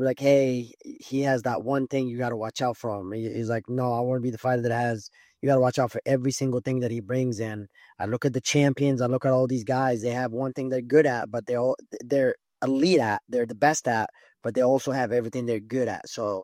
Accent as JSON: {"language": "English", "town": "Denver", "region": "Colorado", "country": "United States", "tie": "born or raised there", "said": "obviously still in Denver. That's where my hometown is right now."}